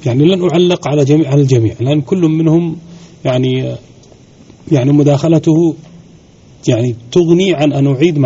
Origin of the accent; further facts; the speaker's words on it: Saudi Arabia; أنا أعرف وكالات سيارات عندنا في السعودية